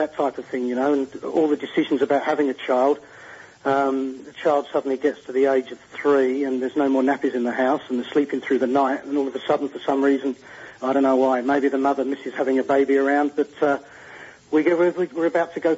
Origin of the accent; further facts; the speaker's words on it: England, United Kingdom; as a child growing up in England